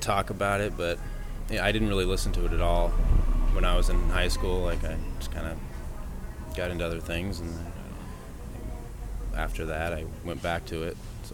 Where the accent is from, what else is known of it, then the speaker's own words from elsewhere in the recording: Alpine, California, United States; also born or lived in Lakeside; I grew up in Alpine, Lakeside, East County, and there was a ballroom in Lakeside, a ballroom in El Cajon